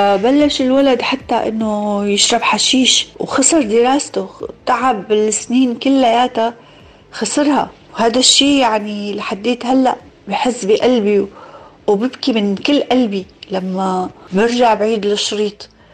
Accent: Syria; moved away as an adult; also born or lived in Lebanon; طلعنا من سوريا بال 2012، قعدنا بلبنان سنتين.

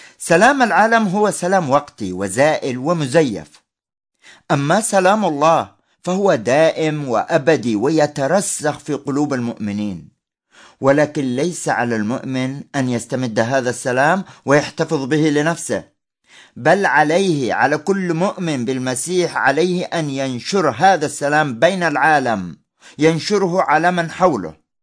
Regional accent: Yemen; بالذات في بلدنا اليمن الحبيب، عشنا حروب وويلات ومجاعات وأوبئة، ونحن نعاني منذ 2011

